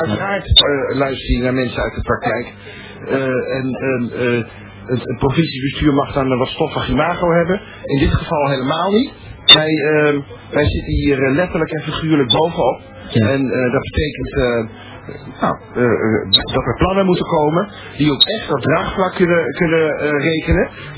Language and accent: Dutch; North Holland, Netherlands; want ik kom uit het Gooi. Dus ja. Dat is toch anders, ook een kust, maar een ander soort kust.